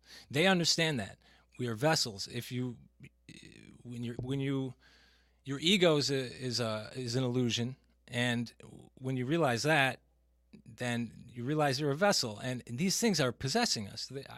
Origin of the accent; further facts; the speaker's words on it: California, United States; And I admit that because I come from California, but I live out here now.